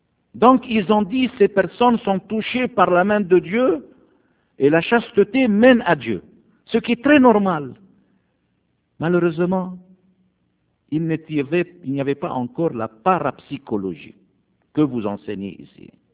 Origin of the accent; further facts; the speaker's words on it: Egypt; Chez nous, en Égypte